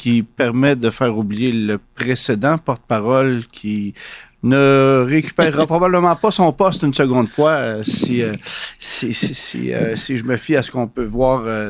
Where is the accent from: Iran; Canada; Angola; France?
Canada; Et je m'explique mal pourquoi chez nous au Canada, on ne propose que la version la plus luxueuse